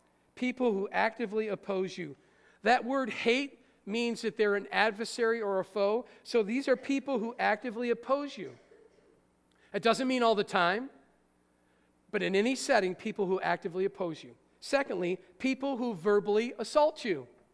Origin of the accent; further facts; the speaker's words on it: Rome, New York, United States; I remember growing up in Rome, New York, our houses were so close to each other, you could watch the neighbor's TV.